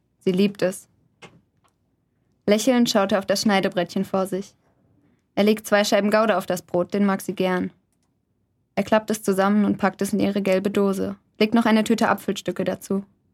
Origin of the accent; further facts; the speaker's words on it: Butzbach, Hesse, Germany; ich komme aus Butzbach, gehe da aufs Weidegymnasium